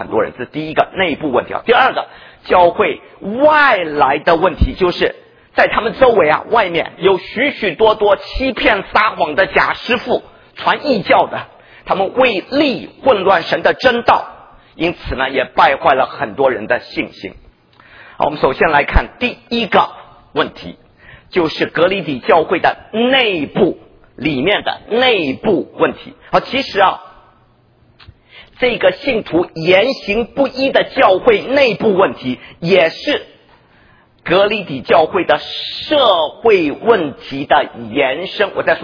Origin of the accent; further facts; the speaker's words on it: China; 跟我们上一代的中国人，我这一代中国人差不多